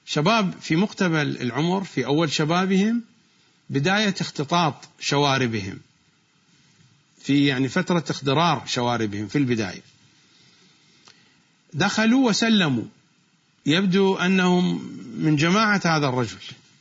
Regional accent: Iraq; accent: Iraqi; ما نسميه نحن بلهجتنا العراقية روبة

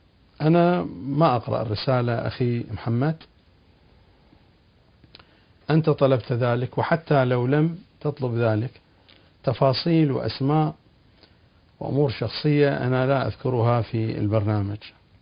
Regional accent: Iraq; moved away; أنا خرجت من العراق سنة 1980، أوائل سنة 1980 هاجرت وخرجت من العراق، ولم أرجع إلى العراق إلا بعد سقوط النظام الصدامي

